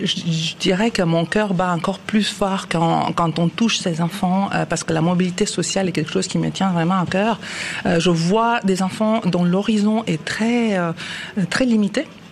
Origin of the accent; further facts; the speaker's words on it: Romania; now in Switzerland; je suis roumaine